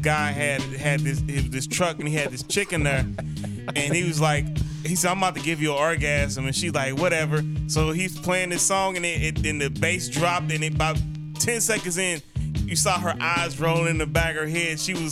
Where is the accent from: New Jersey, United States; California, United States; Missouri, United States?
Missouri, United States; St. Louis; Me growing up in St. Louis, where we would like the bass scene wasn't as prominent like it was here.